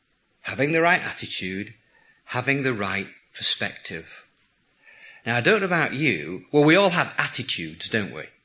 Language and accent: English; England, United Kingdom; Now that's because I'm English, which is a great problem in many ways.